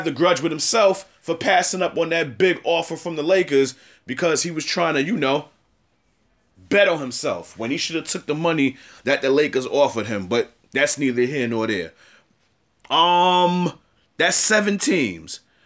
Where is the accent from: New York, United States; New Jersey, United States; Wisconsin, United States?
New York, United States; This is not me being biased, saying that because I'm from New York.